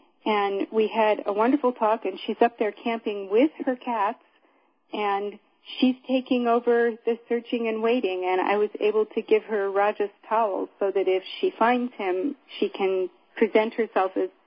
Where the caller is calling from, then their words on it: Lake Shastina, California, United States; I'm calling from Lake Shastina in Northern California, which is right next to the town of Weed that just had a terrible fire.